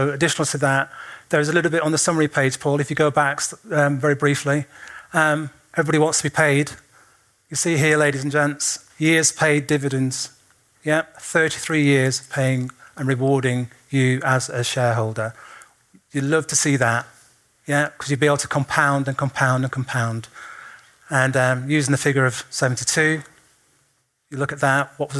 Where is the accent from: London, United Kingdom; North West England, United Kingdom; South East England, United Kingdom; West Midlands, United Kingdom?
North West England, United Kingdom; you may not be able to tell from my accent, but I was brought up north, not too far from Manchester.